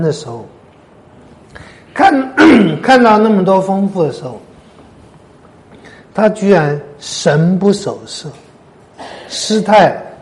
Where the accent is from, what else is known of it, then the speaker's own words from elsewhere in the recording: China; 我们中国人说，外行看热闹，内行看门道。